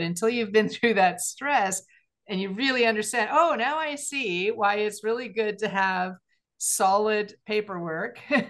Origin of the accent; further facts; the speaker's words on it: Canada; I guess being Canadian